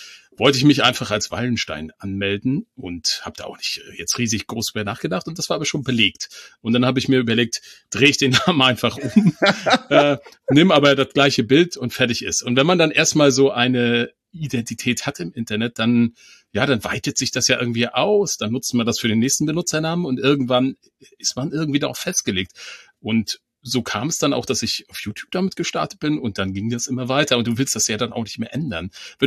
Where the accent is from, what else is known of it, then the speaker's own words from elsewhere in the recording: Mecklenburg-Vorpommern, Germany; ich komme ja aus Mecklenburg